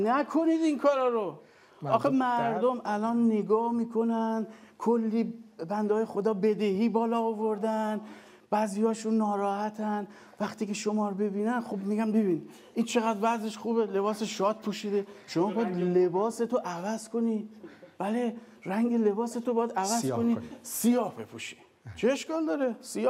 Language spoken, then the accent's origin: Persian; Iran; از ایران کوبیدم اومدم اینجا